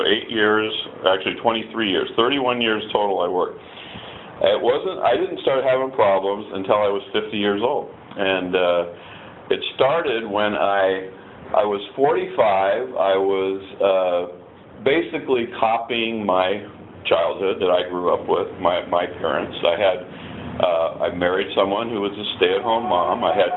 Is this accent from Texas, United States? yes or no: no; Van Nuys, California, United States; I was born in Van Nuys, California, 1953.